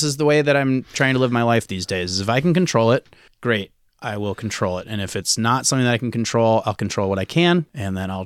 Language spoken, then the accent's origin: English; Midwest, United States; Like in growing up in the Midwest, like I knew a lot of people that went from, you know, they played high school hockey